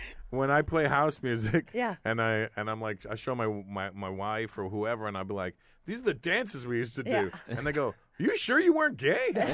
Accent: Brampton, Ontario, Canada; Back in the day, it was Brampton, Bramalea. And then they consolidated into Brampton. But really, I was from Bramalea because I grew up on Bramalea Road.

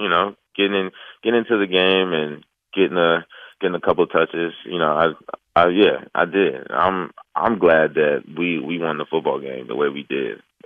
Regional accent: Dallas, Texas, United States; Loved every second of it. I'm from Dallas. I loved every second.

